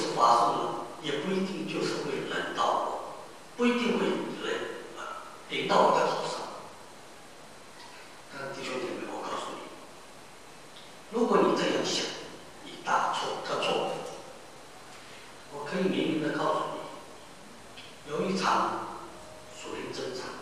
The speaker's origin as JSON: {"language": "Chinese", "country": "China", "said": "它和我们中国人所理解的运动是大不一样的"}